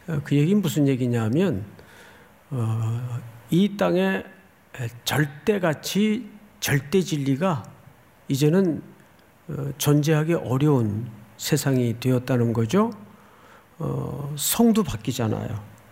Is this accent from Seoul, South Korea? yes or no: no; Daegu, South Korea; 저도 이제 어린 시절을 대구에서 지냈기 때문에 가끔 형들 따라서 냇가 이렇게 따라가면 이 종단지에 거머리가 붙어요.